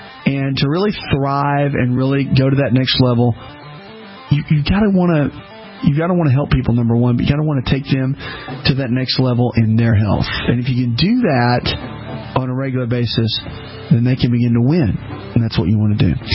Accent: the South, United States; When I started traveling years ago, growing up in the South, when I started speaking a lot and just traveling, you know, go up north, go out west

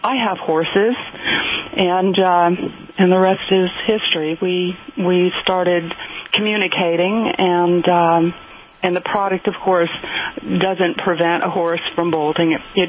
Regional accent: Vermont, United States; You know, we would go across the pastures, because I'm from Vermont, so I'm from a big dairy state.

